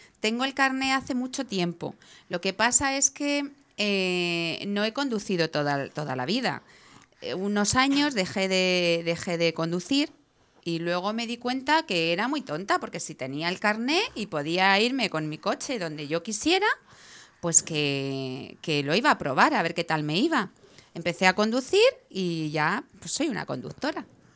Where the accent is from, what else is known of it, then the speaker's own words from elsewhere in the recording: Ávila, Castile and León, Spain; Se come en Ávila, porque yo soy de allí, de Ávila.